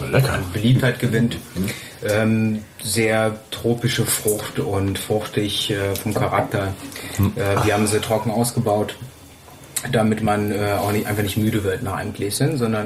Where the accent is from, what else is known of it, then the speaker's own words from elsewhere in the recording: Wiesbaden, Hesse, Germany; Und wir kommen hier aus Wiesbaden, aus einer Region, wo der Rheingau nicht weit weg ist oder mittendrin.